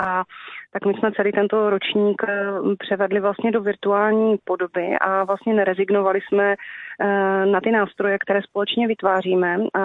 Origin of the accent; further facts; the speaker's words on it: Dobroslavice, Moravian-Silesian Region, Czechia; A já jsem z Dobroslavic